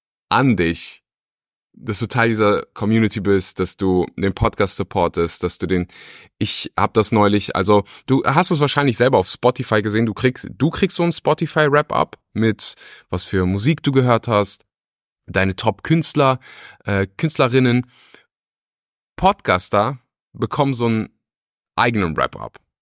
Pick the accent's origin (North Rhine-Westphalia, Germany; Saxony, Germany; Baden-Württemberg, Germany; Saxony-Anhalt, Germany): North Rhine-Westphalia, Germany; Weeze; Ich liebe Weeze, ich bin stolzer Weezer. Naja, jedenfalls bin ich da groß geworden